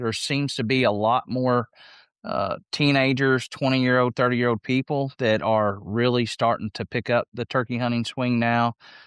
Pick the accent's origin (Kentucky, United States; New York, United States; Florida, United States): Kentucky, United States; And Kentucky, we're hitting my home state.